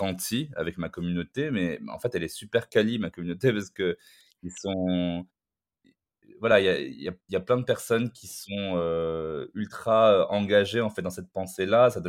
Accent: Morocco; Au Maroc, par exemple... Là d'où je viens

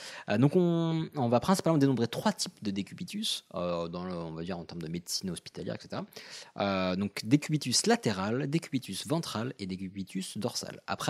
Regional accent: Morocco; je rappelle que je suis marocain donc j'ai le droit de faire.

